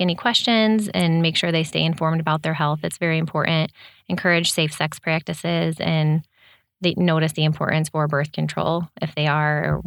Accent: Bourbonnais, Illinois, United States; I'm from Bourbonnais.

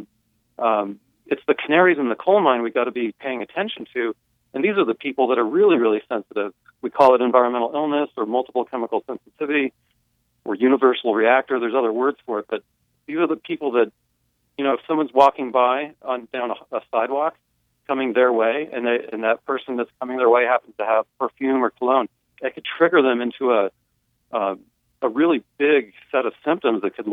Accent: Denver, Colorado, United States; now in Durango, United States; And I'm in Colorado, in Durango, Colorado. I'm not from Durango, I'm from Denver.

